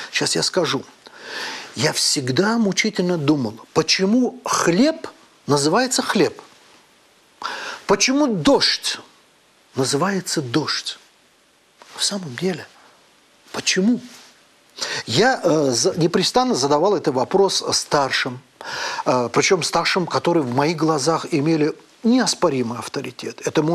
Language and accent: Russian; Baku, Azerbaijan; Russian is a second language; moved away as an adult; я не русский человек по рождению, я азербайджанец. И родился, и до 40 лет жил в городе Баку.